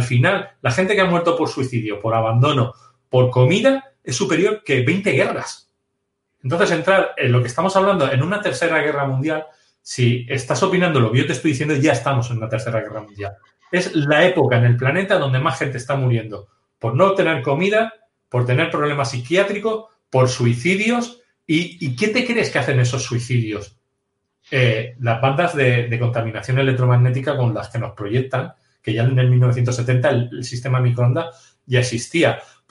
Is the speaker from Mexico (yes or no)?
no; Catalonia, Spain; Hemos ido como prensa de televisión, de hecho, de Madrid, cuando yo soy catalán, para que lo entiendas.